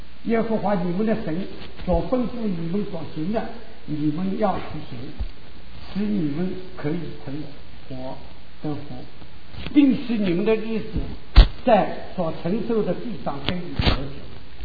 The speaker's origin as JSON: {"language": "Chinese", "region": "Shanghai", "country": "China", "said": "大家都知道我是上海人，很多上海人说另眼会看待人"}